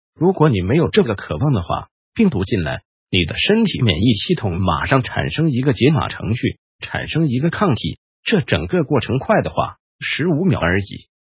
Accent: Taiwan; 我们台湾人公婆疼孙子，就是粉光参味大的孩子多，所以看得到多。因为我们台湾都说粉光参好

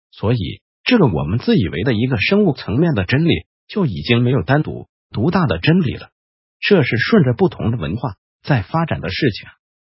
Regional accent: China; 所以我们中国人在进行身体的对话的时候不知不觉的就会往易经这边靠过去

